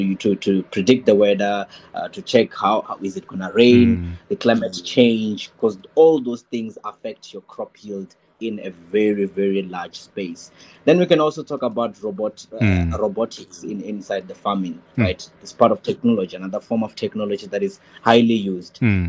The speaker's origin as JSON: {"language": "English", "region": "Limpopo", "country": "South Africa", "said": "because me, I'm from Venda, and there's only summer and winter there."}